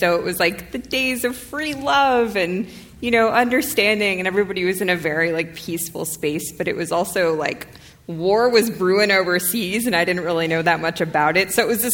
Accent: San Francisco, California, United States; And I grew up in Park Merced, which is over by San Francisco State. And so that was my part of the city, right by the ocean, right by the beach, right where the fog never leaves.

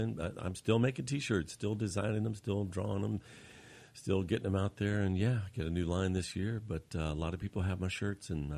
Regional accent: Ketchikan, Alaska, United States; I'm from Ketchikan, Alaska.

